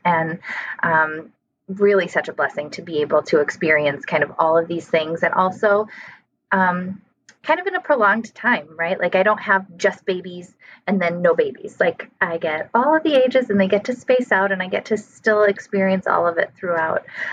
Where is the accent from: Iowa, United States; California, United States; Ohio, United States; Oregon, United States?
Iowa, United States; Davenport; So I am back in my hometown, Davenport, Iowa. I grew up here, and my husband is also from here.